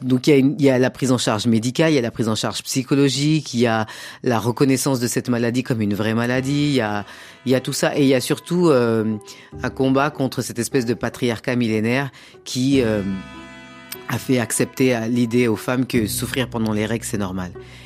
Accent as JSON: {"language": "French", "country": "Comoros", "first_language": "Comorian", "said": "Oui, c'est ma langue maternelle."}